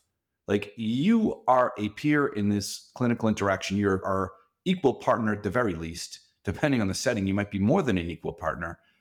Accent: New England, United States; Like, I grew up in New England and I went to school. I went to college in Jersey.

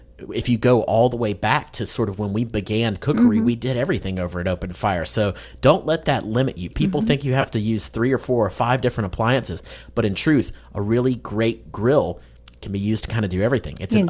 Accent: the South, United States; Growing up in the South, that was sort of our protein of choice

